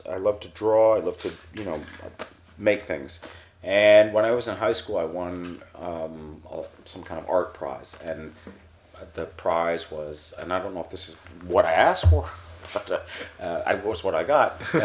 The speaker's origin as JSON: {"language": "English", "town": "Hanover", "region": "New Hampshire", "country": "United States", "tie": "born or raised there", "said": "I grew up in Hanover, Hampshire, a small town in New England."}